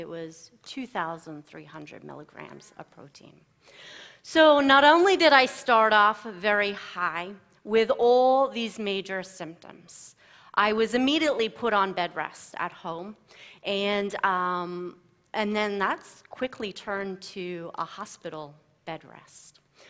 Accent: Australia; I grew up in Australia

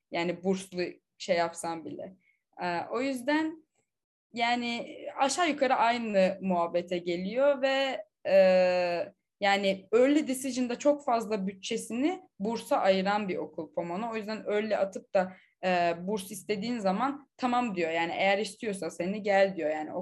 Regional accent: İzmir, Turkey; ben İzmirli bir insan olarak

